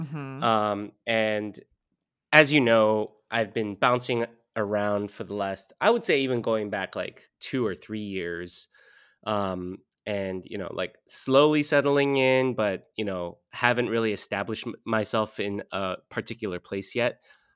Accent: California, United States; now in New York, United States; because I haven't established myself officially as a New Yorker, I am, for the last time, voting in this election as a Californian.

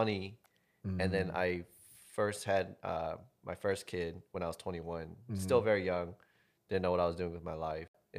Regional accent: Rowland Heights, California, United States; Roland Heights, 626.

